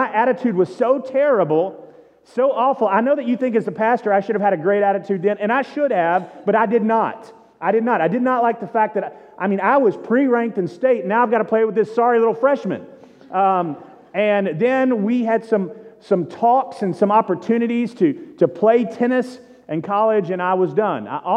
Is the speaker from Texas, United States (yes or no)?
yes; Texas, United States; I come from Southeast Texas.